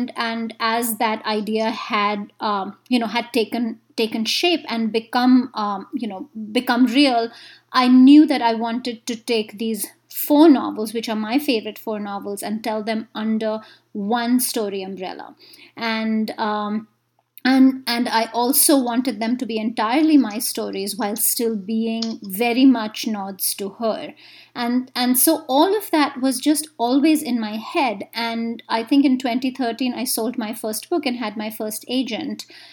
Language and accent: English; India; I grew up in India